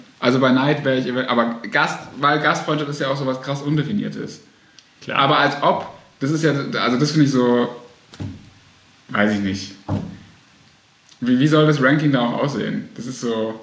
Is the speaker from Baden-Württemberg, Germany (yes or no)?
yes; Baden-Württemberg, Germany